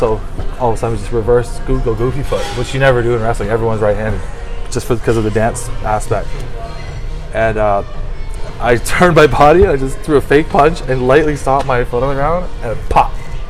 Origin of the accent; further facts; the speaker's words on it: Canada; Yeah, well, because I was one guy from Canada that went down to Kentucky after Santino made it